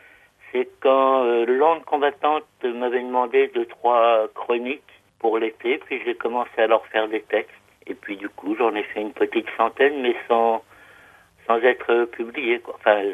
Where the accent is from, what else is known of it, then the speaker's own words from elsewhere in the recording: Caen, Normandy, France; born there; Oui, je suis né à Caen.